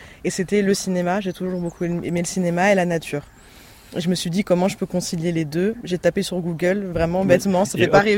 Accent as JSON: {"language": "French", "town": "Paris", "region": "Île-de-France", "country": "France"}